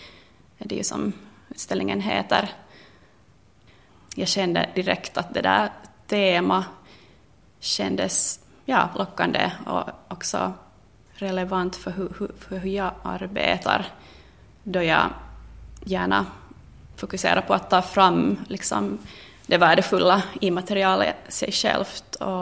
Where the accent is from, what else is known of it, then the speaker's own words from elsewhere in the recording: Vaasa, Ostrobothnia, Finland; also born or lived in Sweden; Jag kommer från Vasa, fast jag egentligen är född i Sverige men är finlandssvensk nog.